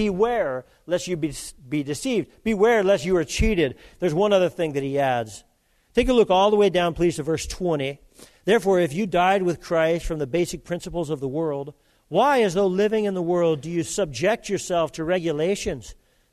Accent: Colorado Springs, Colorado, United States; I was raised in Colorado Springs, Colorado

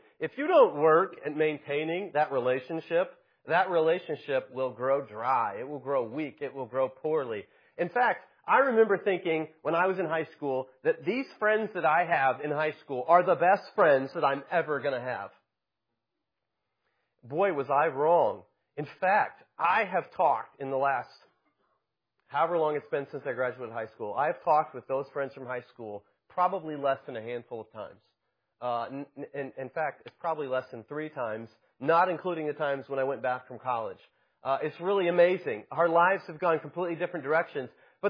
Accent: Kansas, United States; In fact, I grew up in Kansas, 1,000 miles from here, almost exactly 1,000 miles

